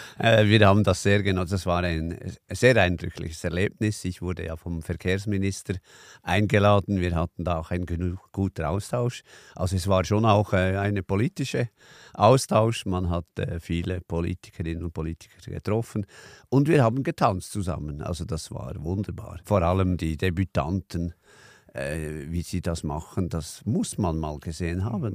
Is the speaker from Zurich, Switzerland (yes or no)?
no; Bern, Switzerland; Ich bin ja als Bauernsohn im Berner Oberland aufgewachsen und in einer bescheidenen Familie, würde ich sagen.